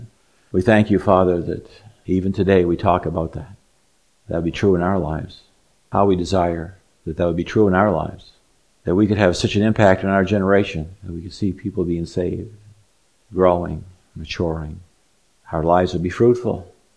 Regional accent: Elgin, United States; I'm still a kid growing up in Elgin.

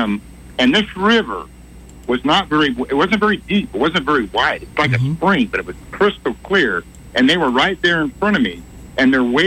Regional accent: Idaho, United States; I grew up in Idaho, and I spent every summer for about 10 to 12 years in Island Park, which bordered West Yellowstone, which bordered Yellowstone National Park.

